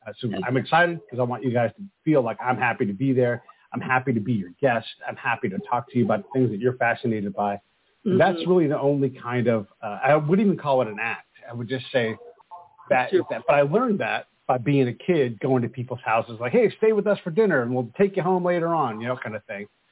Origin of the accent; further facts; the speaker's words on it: Oakland, California, United States; Yeah, so I was born in California, in Oakland, and grew up in California. I'm multi-generational Californian as well, so just as Californian as you can be.